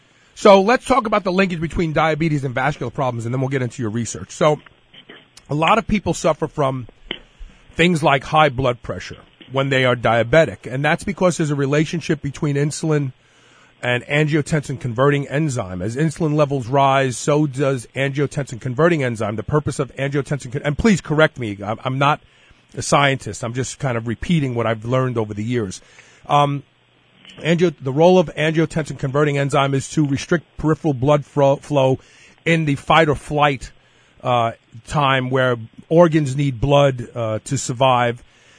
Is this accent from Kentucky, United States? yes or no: yes; Kentucky, United States; And you're right here in my home state. You're at the University of Kentucky, right?